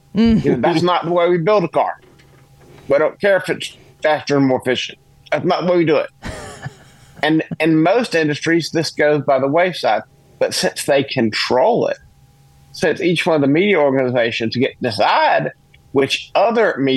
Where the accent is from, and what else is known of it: South Carolina, United States; born or raised there